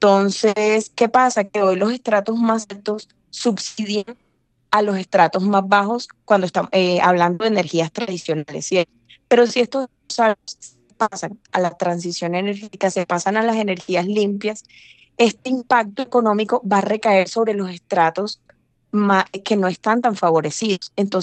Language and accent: Spanish; Colombia; Sentido a nuestra identidad como colombianos.